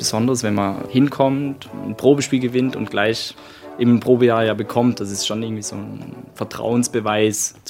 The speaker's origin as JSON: {"language": "German", "town": "Basel", "region": "Basel-Stadt", "country": "Switzerland", "tie": "born or raised there", "moved": "as an adult", "lives_now": "Karlsruhe, Germany", "said": "Ich habe auch in meiner Heimatstadt studiert, in Basel"}